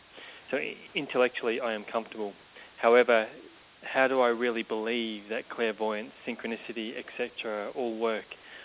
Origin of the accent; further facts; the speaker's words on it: Melbourne, Victoria, Australia; Melbourne, Australia, my hometown.